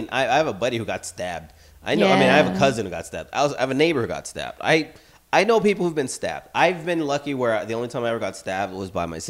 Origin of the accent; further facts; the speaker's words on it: Pacoima, California, United States; So I'm from Pacoima. Yeah. And feel free to Google it if you want. There's a lot of violence.